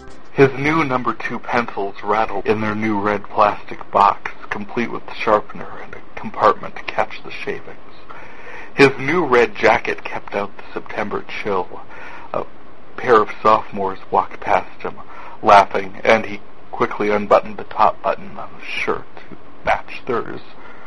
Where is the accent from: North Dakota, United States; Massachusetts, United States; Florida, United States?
North Dakota, United States; I am from North Dakota, where we actually got snow this week.